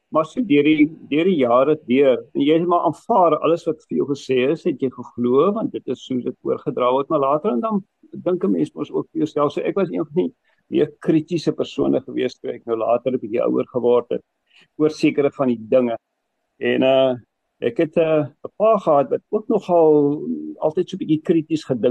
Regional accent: Cape Town, Western Cape, South Africa; born there; het ons net mooi langs om my geboorteplek gewees in Eysterplaat in die lugmagbasis Eysterplaat

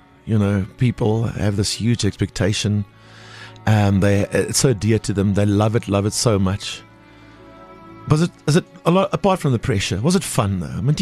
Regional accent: Port Elizabeth, Eastern Cape, South Africa; Yeah, no, I grew up in Port Elizabeth as well.

